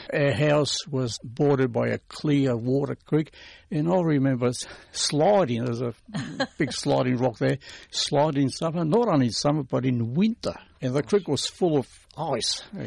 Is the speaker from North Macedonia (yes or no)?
yes; North Macedonia; moved away; when I came from Macedonia, it was such a contrast between the village that I was born and Richmond, a tiny little suburb, packed with houses.